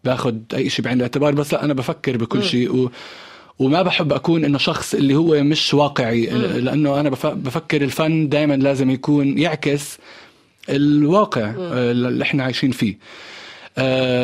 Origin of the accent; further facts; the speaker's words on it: Palestine; وكوني بس أحكي إني فلسطيني عطول دائما رح يكون في ردود فعل